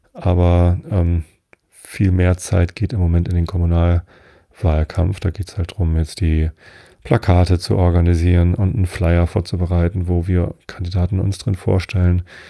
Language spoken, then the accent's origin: German; Wistedt, Lower Saxony, Germany; Also ich bin ja in Wistedt aufgewachsen. Das gehört auch hier zur Samtgemeinde Tostedt.